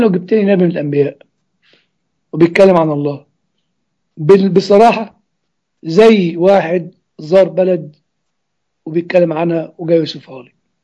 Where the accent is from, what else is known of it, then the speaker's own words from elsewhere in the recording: Egypt; moved away; فأنا أعتبر مصري ولكني مش عايش على أرض مصر.